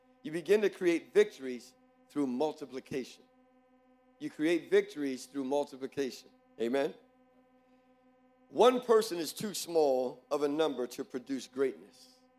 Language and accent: English; New Jersey, United States; and I'm from the East Coast and from New Jersey and New York area